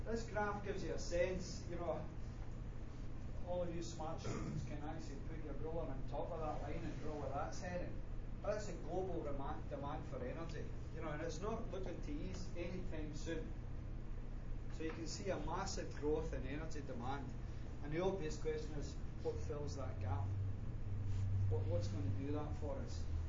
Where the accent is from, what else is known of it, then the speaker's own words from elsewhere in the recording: United Kingdom; accent: Bruce County; now in Canada; you can tell from my accent I'm originally from the UK, despite my Bruce County accent that's overlaid on top of it.